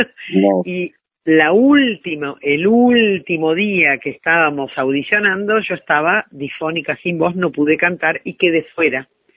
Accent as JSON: {"language": "Spanish", "region": "Buenos Aires", "country": "Argentina", "said": "No, soy de Capital"}